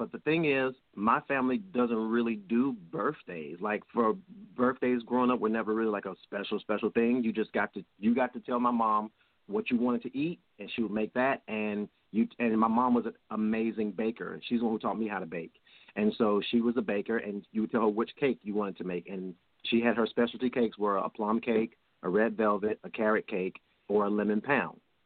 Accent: Georgia, United States; I'm from Georgia, born and raised.

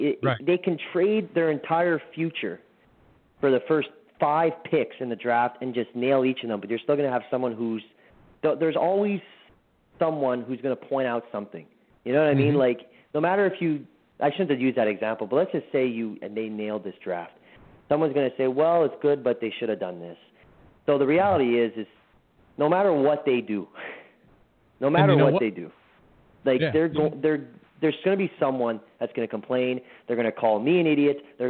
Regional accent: Canada; I'm the Canadian here.

